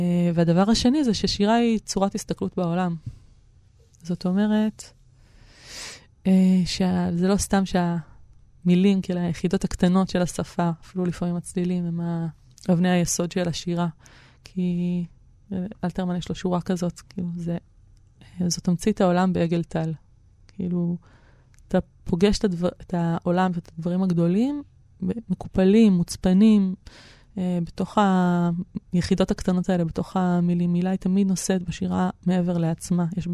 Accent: Jerusalem, Jerusalem District, Israel; born there; also born or lived in United States; אני ילידת ירושלים, 1978. עברתי עם הוריי, משפחתי יחסית, הרבה נדודים סביב עבודה של אבי, שצריכה ככה שהות בחול בארצות הברית, 4 שנים לא רצופות

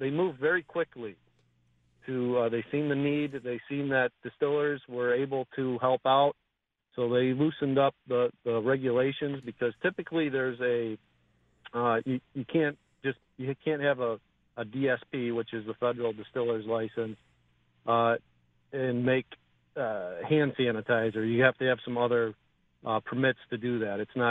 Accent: Bennington, New York, United States; I'm from Bennington. I went to Attica High School.

